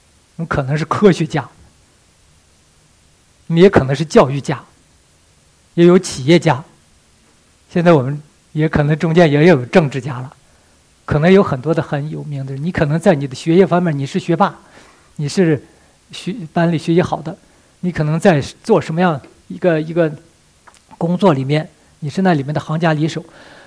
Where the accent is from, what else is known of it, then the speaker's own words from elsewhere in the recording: Northeast China, China; accent: Northeastern; 用我们东北话来讲，我实话告诉你吧